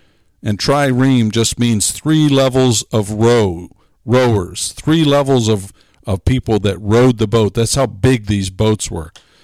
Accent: Pennsylvania, United States; Where I grew up in Pennsylvania, there's a monument in the middle of town called Standing Stone.

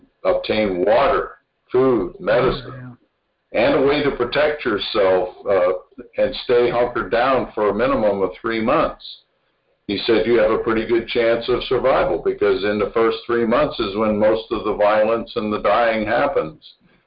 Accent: United States; and I grew up in Amish country, and every farmhouse in Amish country has a large pantry and a storehouse of food and supplies

